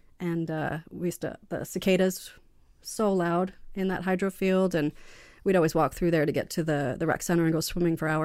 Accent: Pickering, Ontario, Canada; Like, yes, I grew up in Pickering.

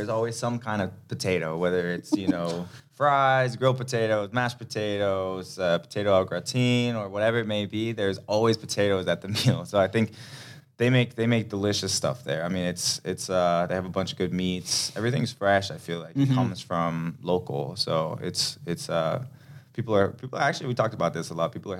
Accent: Denmark; now in United States; I mean, I grew up in Denmark, so it's cold weather there too.

